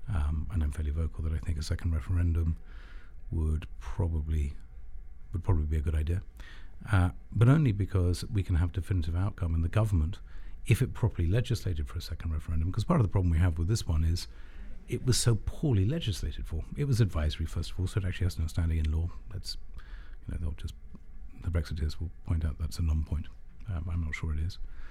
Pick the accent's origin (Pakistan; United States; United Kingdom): United Kingdom; I'm British.